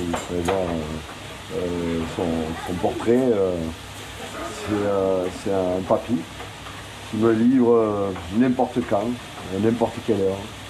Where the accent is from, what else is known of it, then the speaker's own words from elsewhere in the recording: Occitanie, France; parce que je suis originaire de Cassiano-Dari quand même.